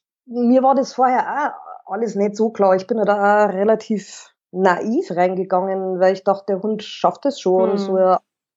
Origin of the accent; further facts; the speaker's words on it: Burghausen, Bavaria, Germany; Nein, ich bin aus Burghausen. Das gehört also weder zum Chiemgau noch zum Berchtesgadener Land noch zu Salzburg. Das ist von Salzburg 60 Kilometer weit weg.